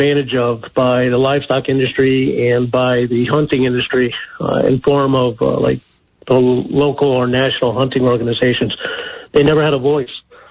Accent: East Coast, United States; now in Montana, United States; No, I'm actually from the East Coast. I went into military. After I got out of the military, I love wildlife. I love horseback riding. So Montana was the best bet.

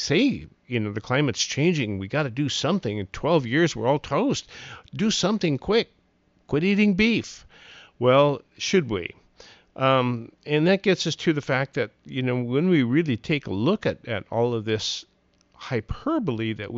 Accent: Montana, United States; I guess it's probably because I was raised in Montana and ate a lot of meat when I was growing up

